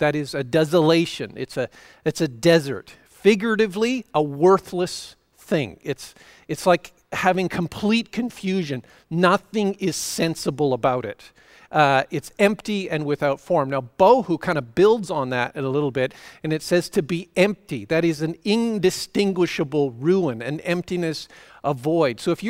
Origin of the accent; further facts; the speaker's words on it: Canada; as a Canadian, growing up in a fairly mountainous area, I guess you'd call it part of the world